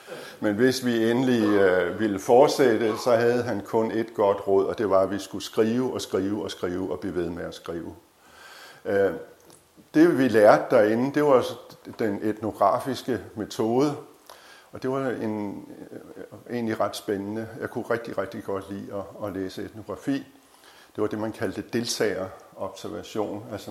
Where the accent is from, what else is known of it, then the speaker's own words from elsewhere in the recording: Birkerød, Capital Region of Denmark, Denmark; Jeg er vokset op i Birkerød, nord for København, ude på en pløjemark